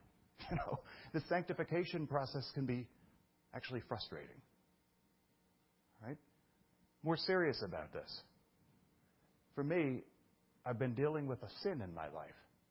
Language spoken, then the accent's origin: English; Brooklyn, New York, United States; I'm from Brooklyn, and it's kind of a joke with myself.